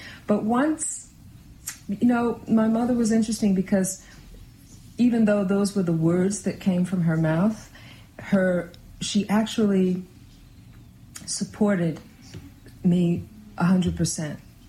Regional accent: Philadelphia, Pennsylvania, United States; even my youth in the 70s, growing up in Philadelphia, like racially, it was horrible.

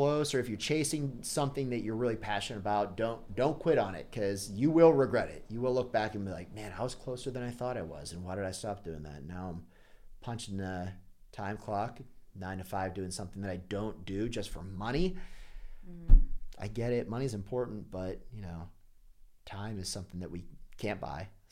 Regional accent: Pittsburgh, Pennsylvania, United States; I'm from Pittsburgh, Pennsylvania. So we're both from the Northeast.

